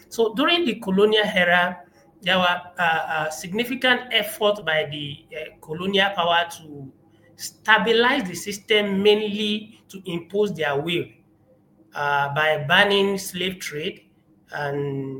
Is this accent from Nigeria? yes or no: yes; Nigeria; all these are part of how we were raised in Nigeria.